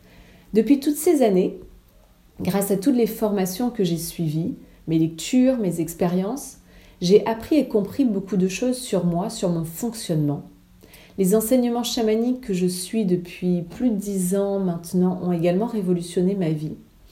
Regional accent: Réunion, France; j'ai 37 ans, je suis réunionnaise

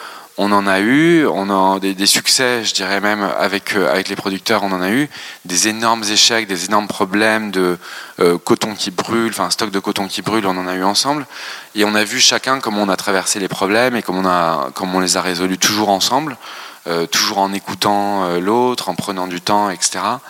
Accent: France; bien sûr on a grandi en France, bien sûr on a des racines ici, mais oui, le Brésil c'est notre pays d'adoption, oui, on a adopté sa langue, on a adopté sa culture

